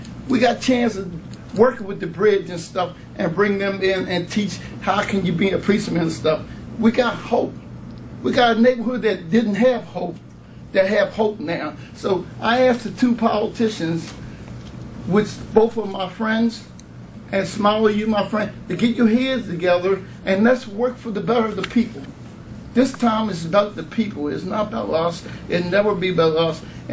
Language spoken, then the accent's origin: English; Dundee, Scotland, United Kingdom; when I came from Rosegate, from Dundee, we used to cut through Millside and go to the store, Bill's Market